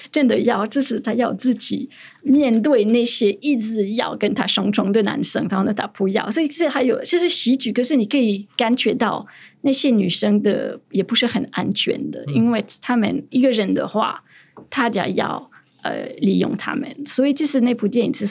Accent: France; Chinese is a second language; 对，所以那时间就是到现在我们法国人都记住

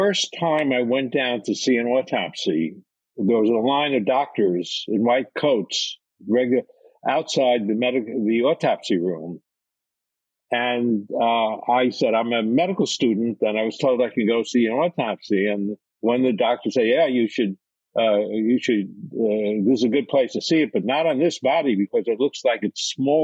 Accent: Bronx, New York, United States; And in those days, when I grew up in the Bronx, doctors made house calls.

